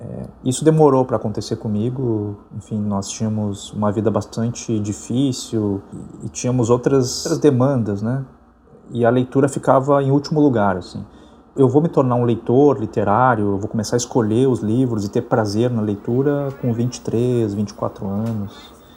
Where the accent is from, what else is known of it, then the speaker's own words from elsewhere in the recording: Rio de Janeiro, Brazil; born there; now in Porto Alegre, Brazil; eu tenho 44 anos, nasci no Rio de Janeiro, moro aqui em Porto Alegre já há alguns anos.